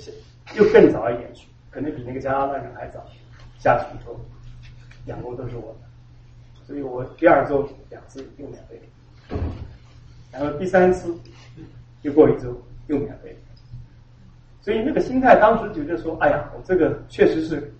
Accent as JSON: {"language": "Chinese", "town": "Nanjing", "region": "Jiangsu", "country": "China", "moved": "yes", "said": "我们跟大家很多人都一样，从中国大陆出来，那你听我口音会发现说我是南京的粉红啊。"}